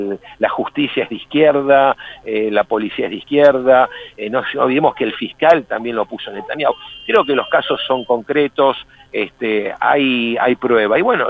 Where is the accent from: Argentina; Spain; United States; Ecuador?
Argentina; also born or lived in Europe; Soy argentino, nací en Argentina, viví muchos años en Europa también, pero Argentina la tengo bajo la piel.